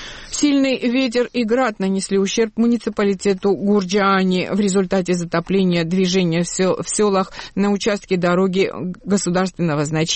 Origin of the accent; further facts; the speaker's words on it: Georgia; и я говорю здесь не только как грузинка